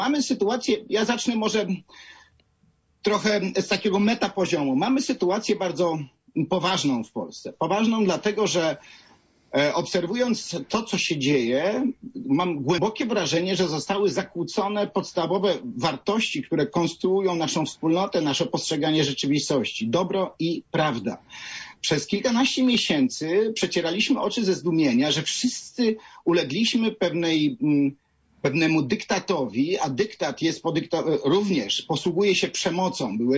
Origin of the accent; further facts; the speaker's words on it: Poznań, Greater Poland Voivodeship, Poland; ja również jestem poznaniakiem. Czuję się bardzo mocno związany z Wielkopolską.